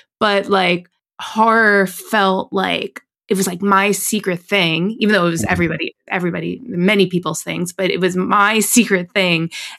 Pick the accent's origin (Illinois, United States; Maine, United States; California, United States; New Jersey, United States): New Jersey, United States; Parsippany; I grew up in New Jersey, in like suburbia, New Jersey.